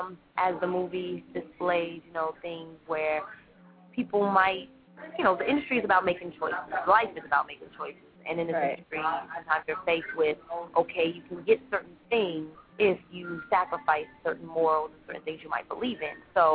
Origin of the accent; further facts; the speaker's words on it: Chicago, Illinois, United States; moved away as an adult; now in Los Angeles, United States; Well, I am from Chicago originally. I actually moved to L.A. right out of high school.